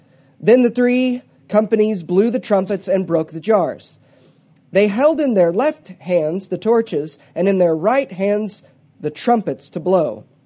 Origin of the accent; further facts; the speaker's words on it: Oklahoma, United States; It's probably Jerubbaal, but we're from Oklahoma, so we're going to go Jerubbaal.